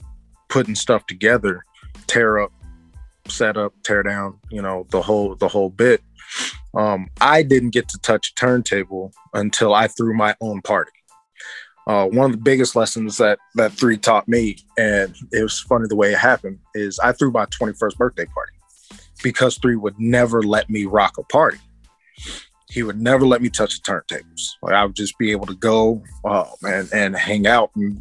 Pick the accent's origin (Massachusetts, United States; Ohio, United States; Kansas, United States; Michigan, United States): Kansas, United States; Oh man, so I'm from Kansas.